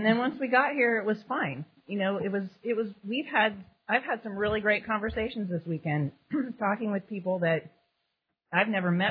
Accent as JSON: {"language": "English", "town": "Austin", "region": "Texas", "country": "United States", "said": "I'm from Austin, Texas."}